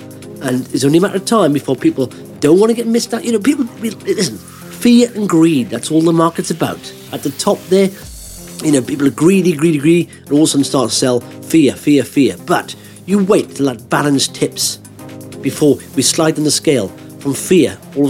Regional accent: Wales, United Kingdom; I'm from Wales

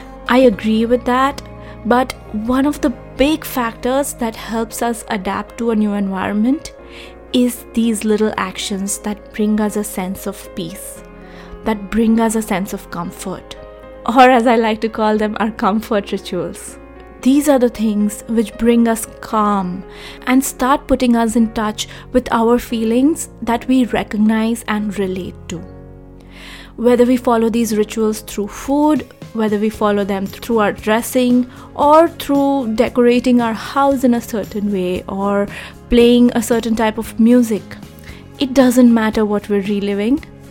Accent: India; moved away; my time growing up in India

